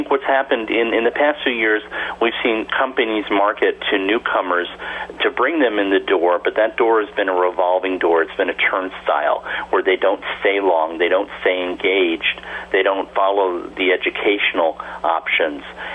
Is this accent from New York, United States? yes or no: yes; New York, United States; As late as the 1960s, where I grew up in New York, the local newspaper published a list of people admitted to the hospital.